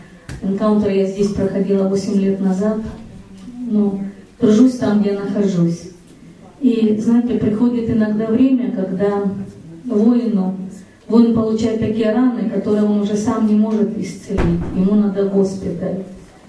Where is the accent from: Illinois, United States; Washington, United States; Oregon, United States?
Washington, United States; Я из Монтфермана, Вашингтон.